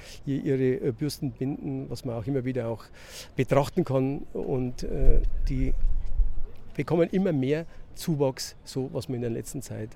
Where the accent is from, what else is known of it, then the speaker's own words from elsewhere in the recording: Regensburg, Bavaria, Germany; In Nürnberg gibt es diese Bratwürste, man spricht hier von 3 im Weckler, und bei uns in Regens